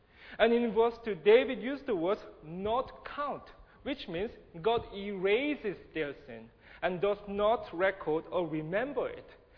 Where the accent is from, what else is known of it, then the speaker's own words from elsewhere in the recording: South Korea; now in Sydney, Australia; I'm from Korea, you probably noticed that.